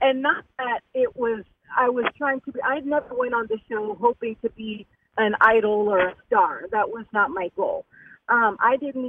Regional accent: San Antonio, Texas, United States; now in Olive Branch, United States; And we are from San Antonio, Texas, and just recently, as last week, we went to Olive Branch, Mississippi

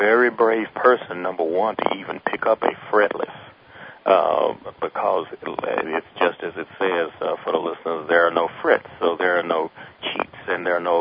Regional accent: Houston, Texas, United States; they're actually from my hometown, Houston.

